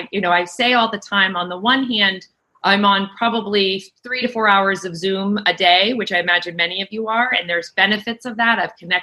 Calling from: Boston, Massachusetts, United States; I am calling in from Boston, where we are safe and sound in our homes for many weeks.

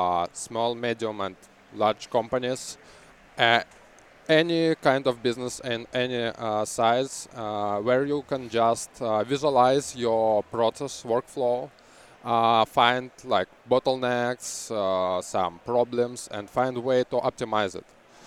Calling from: Moscow, Russia; English is a second language; I'm coming here from Moscow, Russia

